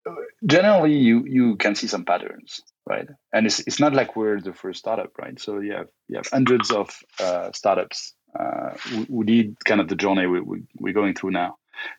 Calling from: New York, United States; I'm calling you from New York.

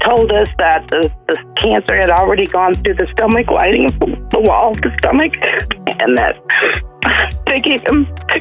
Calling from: Epworth, Iowa, United States; I'm in a little town called Epworth, Iowa.

